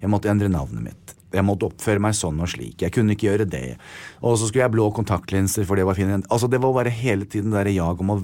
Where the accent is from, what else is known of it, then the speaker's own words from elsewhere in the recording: United States; Norwegian is a second language; now in Norway; Jeg kommer fra USA